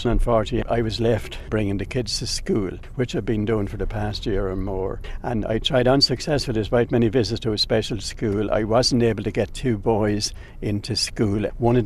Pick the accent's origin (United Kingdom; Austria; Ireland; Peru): Ireland; Leinster; we're farmers. I'm from South Carlow, yeah, we're Carlow.